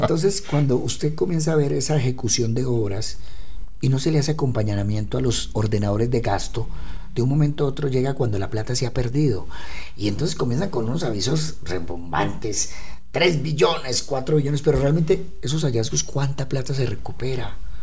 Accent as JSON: {"language": "Spanish", "country": "Colombia", "said": "Yo también me pregunto eso como colombiano."}